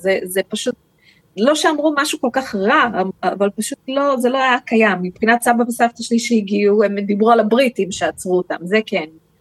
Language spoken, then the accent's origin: Hebrew; California, United States; now in Israel; אני נולדתי בארצות הברית, הייתי ילדה אמריקאית